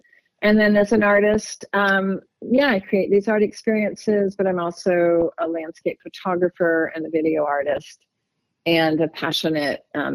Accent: the South, United States; I grew up in the South, and this landscape really, really speaks so deeply to me.

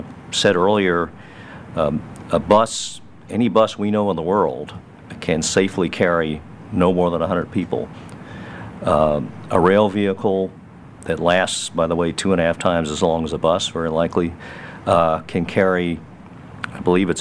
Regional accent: New York City, New York, United States; What I used to ride growing up in New York City, you had much longer station spacing.

